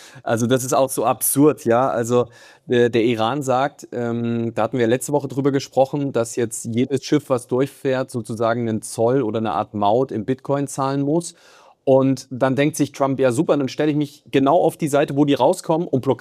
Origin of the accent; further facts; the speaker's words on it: Hesse, Germany; Also ich bin ja früher an der osthessischen Grenze zu Thüringen, also Westthüringen, Osthessen, das war so die Ecke, wo ich groß geworden bin